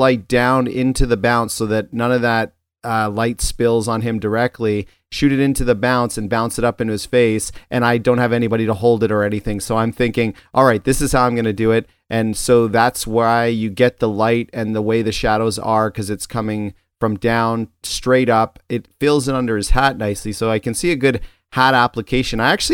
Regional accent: Ontario, Canada; I grew up in Ontario

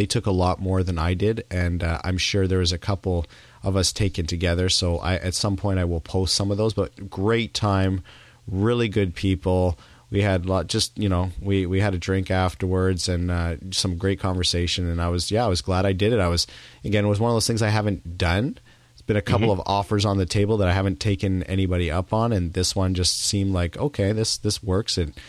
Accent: Vancouver, British Columbia, Canada; knew that obviously I was from Vancouver and were wondering if I was interested in meeting up.

